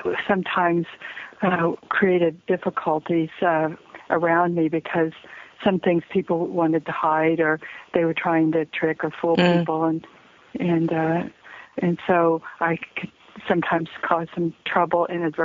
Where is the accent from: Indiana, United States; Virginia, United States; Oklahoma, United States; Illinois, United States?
Oklahoma, United States; born there; I was born in Oklahoma, and my grandmother was a Choctaw tribal member, an original enrollee